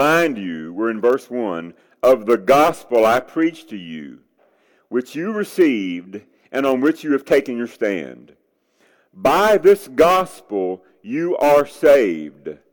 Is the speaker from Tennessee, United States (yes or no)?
yes; Tennessee, United States; I can remember being a little kid growing up in Middle Tennessee at the Needy's Bend Church of Christ